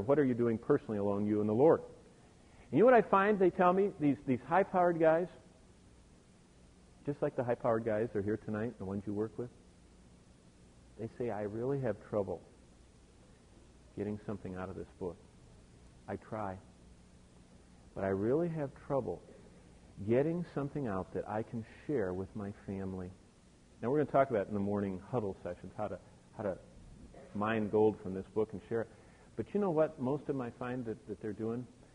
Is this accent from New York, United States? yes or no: no; Lansing, Michigan, United States; I remember when I grew up in Lansing, we used to have 3 channels